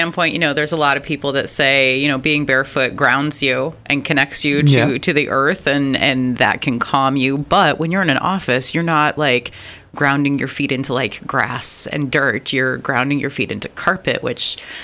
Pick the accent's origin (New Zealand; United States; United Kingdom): United Kingdom; England; And as an English person, I'm going to judge that because, I must have that Simon Cowell gene somewhere